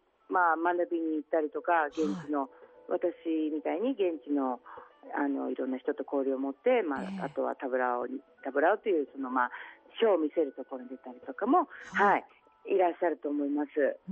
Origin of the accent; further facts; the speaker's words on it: Iwate, Japan; ずっと私は岩手で生まれ育ったので岩手の民謡